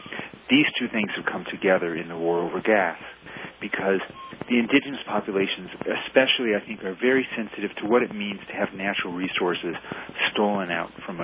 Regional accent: California, United States; I'm an American. I'm from California.

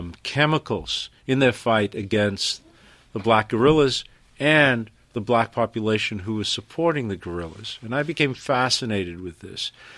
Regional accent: Zimbabwe; the largest outbreak of anthrax in modern history took place in my home country of Zimbabwe

